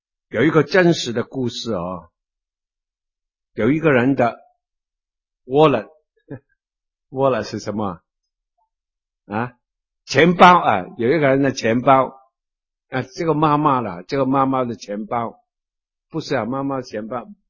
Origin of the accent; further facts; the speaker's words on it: China; 特别我们中国人呢，我们的习惯呢很严肃的